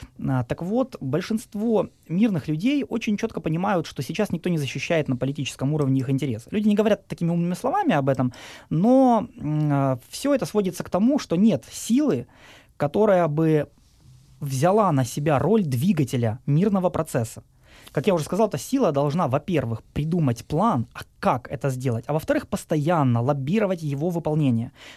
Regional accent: Donbas, Ukraine; И мы, люди из Донбасса, к сожалению, в этой ситуации показали колоссальную неспособность объединяться ради достижения мира.

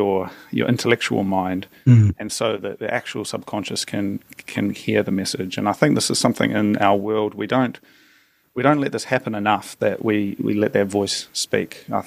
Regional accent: Hastings, Hawke's Bay, New Zealand; So it all began in my hometown of Hastings, New Zealand, 40,000 people, sheep and apples. I was sort of stuck there after high school and not knowing what to do with my life.

